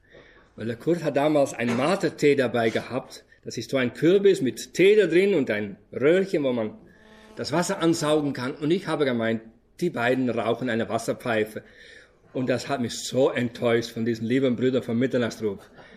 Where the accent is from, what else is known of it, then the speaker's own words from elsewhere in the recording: Friesland, Netherlands; German is a second language; also born or lived in northeast Netherlands; ich komme aus Holland. Bin im Osten, Nordosten geboren und nachher in Friesland aufgewachsen. Nicht in Ostfriesland, sondern im richtigen Friesland.